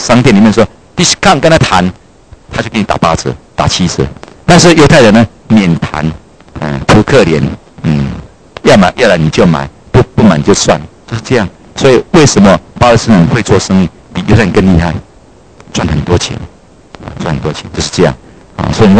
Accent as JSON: {"language": "Chinese", "country": "Taiwan", "said": "我们说台湾来的。"}